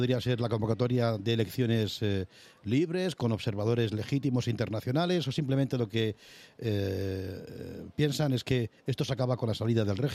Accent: Spain; como ciudadanos españoles que entendemos su lucha

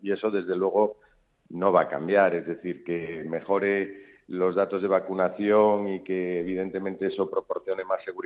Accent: Galicia, Spain; nosotros, como buenos gallegos, ya sabes que la respuesta oficial del gallego es el depende.

